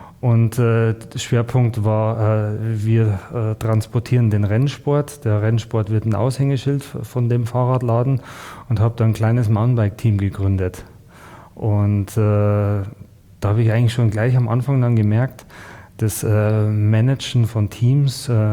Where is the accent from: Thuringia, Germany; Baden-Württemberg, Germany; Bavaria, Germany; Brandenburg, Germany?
Bavaria, Germany; Bruckmühl; Ich bin gebürtiger Bruckmühler, ja, also bei Bad Aibling.